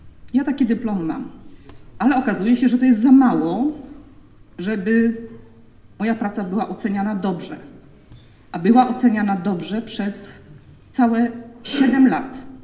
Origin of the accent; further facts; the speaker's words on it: Głogów, Lower Silesian Voivodeship, Poland; born there; Jestem głogowianką z urodzenia.